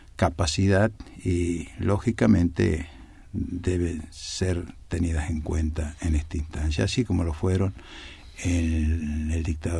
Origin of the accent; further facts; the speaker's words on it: San Luis, Argentina; San Luis, ¿no?, de donde yo soy oriundo y represento a las cooperativas de la provincia de San Luis